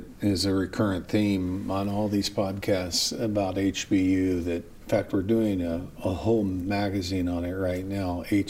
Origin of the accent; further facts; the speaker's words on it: Oklahoma City, Oklahoma, United States; born there; I was born in Oklahoma City, so I'm